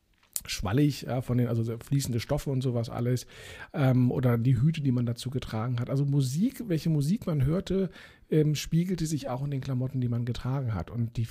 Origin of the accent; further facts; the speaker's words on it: Berlin, Germany; Ich bin ja in Eichkamp dann aufgewachsen.